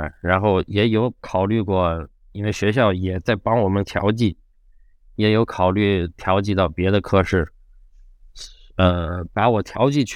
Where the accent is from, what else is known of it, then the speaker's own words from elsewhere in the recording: Xi'an, Shaanxi, China; 因为我本身是西安人，所以我如果不在成都工作，回西安工作也完全可以。